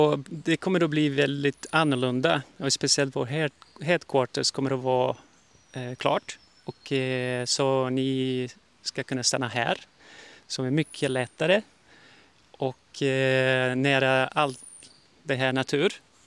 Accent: Brazil; also born or lived in Sweden; nu är det jag tillbaka då i Brasilien. Därför det är också mitt hemland som Sverige. Och nu är jag här. Har ju varit här sedan mars i år.

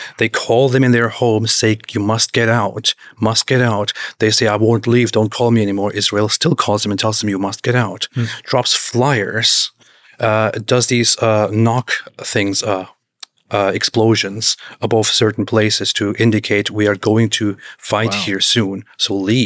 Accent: Turkey; I grew up in... I lived in Turkey. I'm from the Turkish culture.

